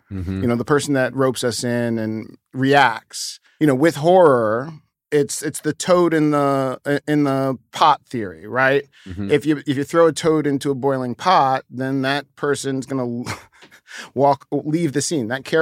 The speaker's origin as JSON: {"language": "English", "town": "New York City", "region": "New York", "country": "United States", "tie": "born or raised there", "said": "kid growing up in New York. I grew up next to a building called the Stratford Arms that was a hotel for transients"}